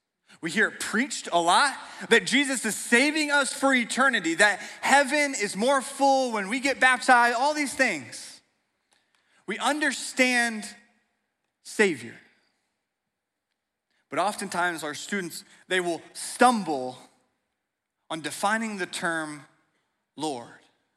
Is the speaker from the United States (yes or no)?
yes; Oklahoma, United States; moved away as an adult; When I graduated high school, I grew up in Oklahoma. I moved 2.5 hours northeast to a small town in southwest Missouri called Joplin, Missouri.